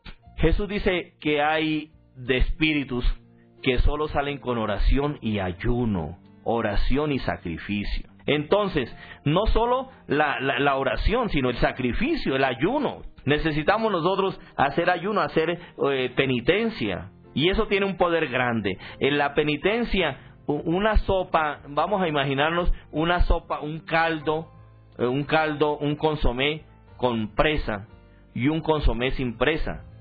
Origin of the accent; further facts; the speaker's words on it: Colombia; moved away as an adult; now in Dominican Republic; Yo llegué en agosto de ese año, llegué desde Colombia a República Dominicana con unas pilas nuevas.